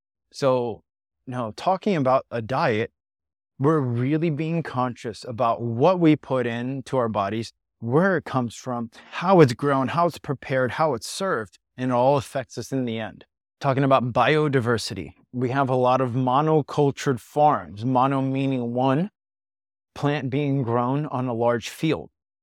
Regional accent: Bahia, Brazil; You have the Amazon in Brazil. I'm Brazilian. I'm from Brazil in Bahia.

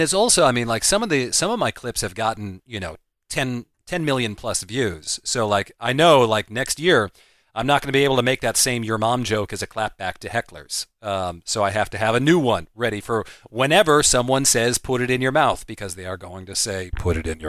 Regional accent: France; accent: French; I needed at some point Sess to make fun of my French accent.

